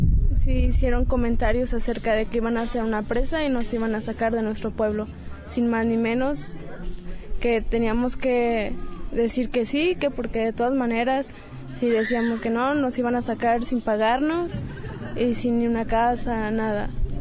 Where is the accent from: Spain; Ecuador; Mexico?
Mexico; Temaca, Jalisco; que mis nietos conozcan mi pueblo, mis raíces, la casa donde crecí